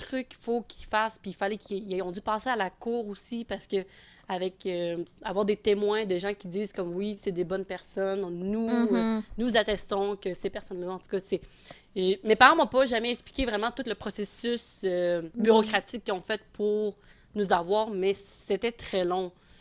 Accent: Quebec, Canada; also born or lived in China; je suis du québécois, je suis chinois

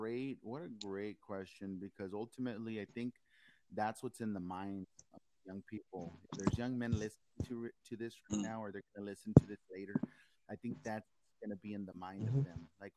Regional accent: Texas, United States; moved away as an adult; I grew up in South Texas, in the state of Texas, and my life was just completely different. And we moved up here about 6 years ago

